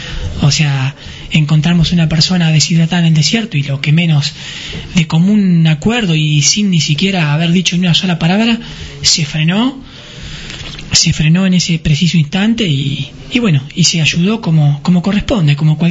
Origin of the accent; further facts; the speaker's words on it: Pedernales, Buenos Aires Province, Argentina; Yo nací a 40 kilómetros acá de Roque Pérez, en el pueblo de Pedernales. Ahí nací, ahí vivo.